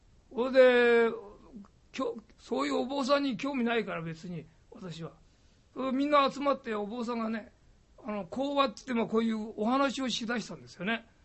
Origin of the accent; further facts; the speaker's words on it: Tokyo, Japan; born there; also born or lived in Hokkaido / Osaka; 私は東京生まれの杉並生まれですけど、北海道大阪と転々して大阪で